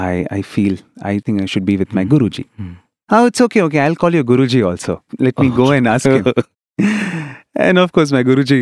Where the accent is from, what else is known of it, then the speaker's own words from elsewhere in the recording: Puttaparthi, Andhra Pradesh, India; I am from Puttaparthi. I am a science student.